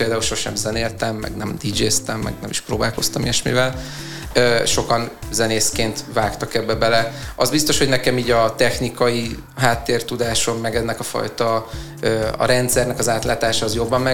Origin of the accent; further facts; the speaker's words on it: Budapest, Hungary; born there; Budapesten születtem, és itt is élek, a barátnőmmel